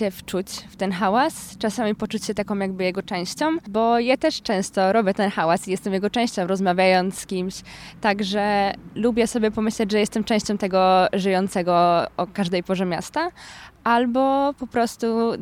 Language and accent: Polish; Wrocław, Lower Silesian Voivodeship, Poland; dlatego że mieszkam tu od urodzenia i czuję się bardzo wrocławianką w takiej każdej kwestii.